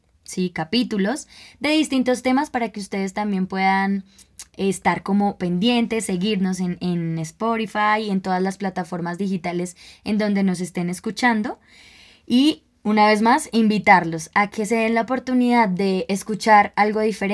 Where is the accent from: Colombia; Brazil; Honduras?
Colombia; Bueno, cabe aclarar que somos colombianos. Pero entonces, ¿qué pasa en nuestro país?